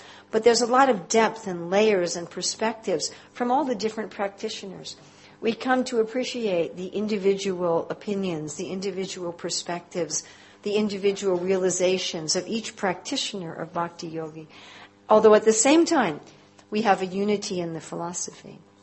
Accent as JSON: {"language": "English", "country": "Slovenia", "second_language": "English", "said": "and I'm from Slovenia."}